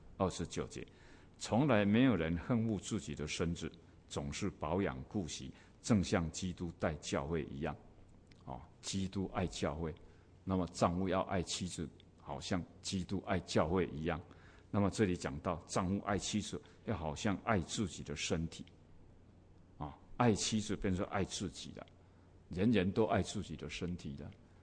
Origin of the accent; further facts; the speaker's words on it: Taiwan; 我们台湾人哈，这个古代的人哈，都是这样讲哦